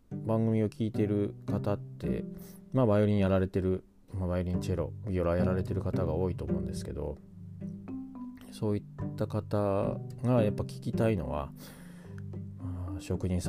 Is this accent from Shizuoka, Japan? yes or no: yes; Shizuoka, Japan; 去年で仕事を辞めて、で、地元の静岡に帰ってきて